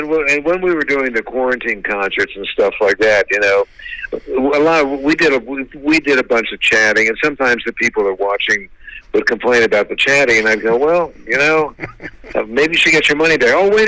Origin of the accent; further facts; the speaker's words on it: Washington, District of Columbia, United States; I grew up right near the Maryland State Line by Chevy Chase Circle. I was on the D.C. side of the line